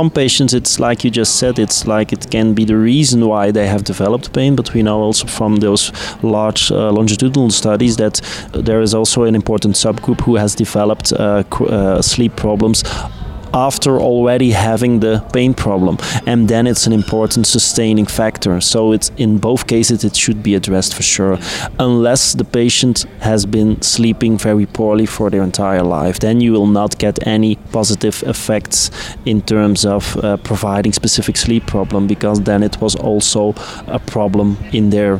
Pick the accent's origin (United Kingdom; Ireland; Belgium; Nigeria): Belgium; English is a second language; which is not a nice thing for us people from Belgium.